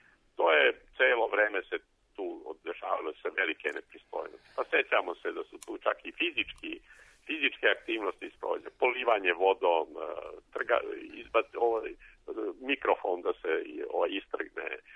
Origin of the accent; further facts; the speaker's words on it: Vojvodina, Serbia; ja sam odrastao u Vojvodini na selu